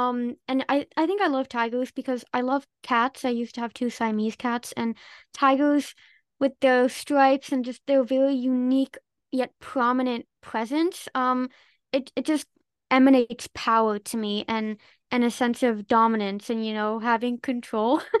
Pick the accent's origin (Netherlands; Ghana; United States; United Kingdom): Netherlands; In the US, I'm an early bird because I'm come from the Dutch time zone, but in the Dutch time zone, I tend to be later night owl.